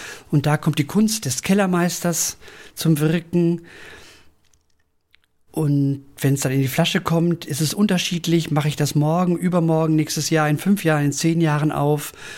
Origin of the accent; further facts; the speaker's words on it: Klosterbauerschaft, North Rhine-Westphalia, Germany; da bin ich im Ostwestfälischen in Klosterbauerschaft aufgewachsen, genau. Bin doch zur Schule gegangen, zur Grundschule, dann etwas später zum Gymnasium nach Bünde, das ist die nächstgrößere Stadt, so 6-7 Kilometer entfernt.